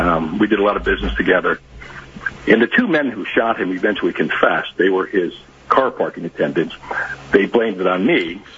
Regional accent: Chicago, Illinois, United States; Chicago, Illinois.

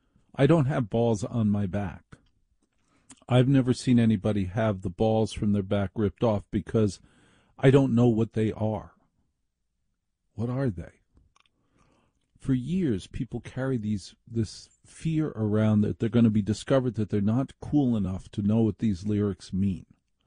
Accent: Maplewood, New Jersey, United States; Now, I grew up in New Jersey. I grew up in Maplewood, New Jersey. It's nothing I hide.

